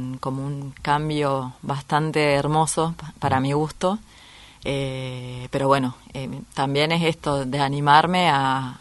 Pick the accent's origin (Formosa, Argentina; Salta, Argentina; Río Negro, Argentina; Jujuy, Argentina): Río Negro, Argentina; Cinco Saltos; also born or lived in Ingeniero Jacobacci / Neuquén; Bueno, yo soy nacida en Ingeniero Jacobacci, que es Río Negro. Desde muy chiquita me fui a vivir a Cinco Saltos.